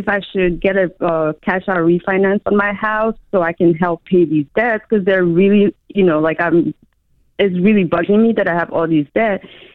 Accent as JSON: {"language": "English", "region": "Maryland", "country": "United States", "said": "Hi, no, I'm from Maryland."}